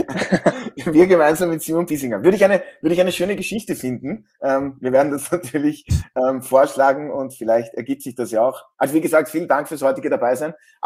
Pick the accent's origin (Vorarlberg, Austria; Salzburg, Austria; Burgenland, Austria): Burgenland, Austria; Maibaum habe ich sogar noch in meiner Jugend im Burgenland gestellt, in meinem Dorf.